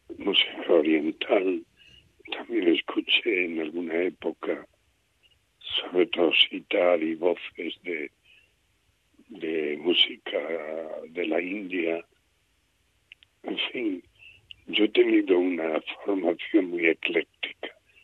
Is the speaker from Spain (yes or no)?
yes; Esparragosa de Lares, Extremadura, Spain; Sí, en mi pueblo se conservó muy puro el folclore. En aquella época era un pueblo muy aislado y esto hizo que se conservara las tradiciones orales de una forma muy pura